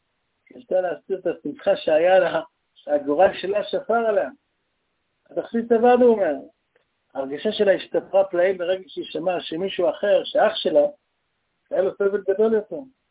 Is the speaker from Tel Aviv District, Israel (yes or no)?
no; Haifa, Haifa District, Israel; גם אני הקטן כחיפאי, זכיתי להכיר אותו